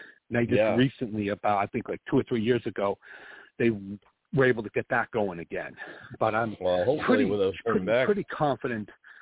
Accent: Boston, Massachusetts, United States; growing up around the Boston area, we had this Saturday morning, you know, tradition.

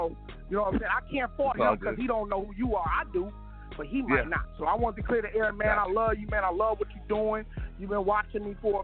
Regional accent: Kalamazoo, Michigan, United States; You know, I was raised in Kalamazoo, Michigan. They had a peaceful rally in Kalamazoo.

